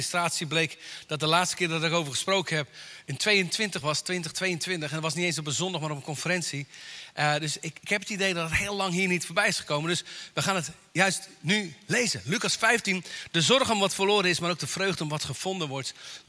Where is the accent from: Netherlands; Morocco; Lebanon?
Netherlands; Katwijk aan Zee, South Holland; ik kom uit Katwijk aan Zee.